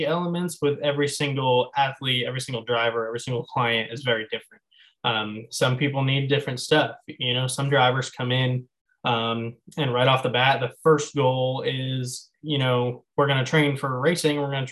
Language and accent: English; Wantage, New Jersey, United States; born there; I was born in New Jersey, a small town called Wantage. And we would race around New York, Pennsylvania, a little bit in New Jersey.